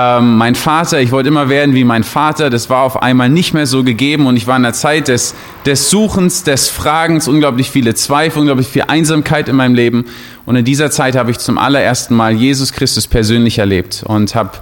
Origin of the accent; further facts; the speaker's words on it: Berlin, Germany; ich komme aus Berlin.